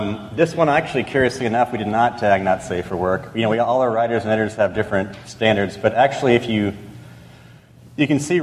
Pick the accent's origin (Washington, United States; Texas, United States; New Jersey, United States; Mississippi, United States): Texas, United States; Houston; I'm not trying to do the coastal thing, but because I'm from Houston, but people in New York and LA are going to be a little bit more liberal